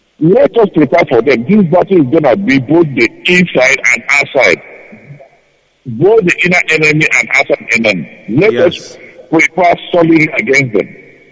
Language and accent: English; Nigeria; now in Dallas, United States; I'm coming from Dallas, Texas, United States of America. I'm from a rural inner state, Biafra land.